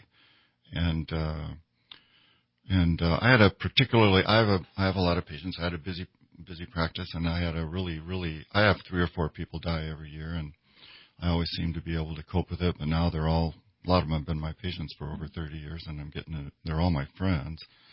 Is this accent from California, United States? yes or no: no; Minnesota, United States; Well, so I grew up in Minnesota, and it's a German household.